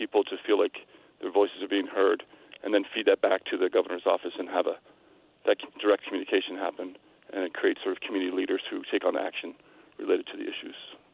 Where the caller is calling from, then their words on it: Maine, United States; also born or lived in Japan; I'm from Maynor, been away for about 9 years in Japan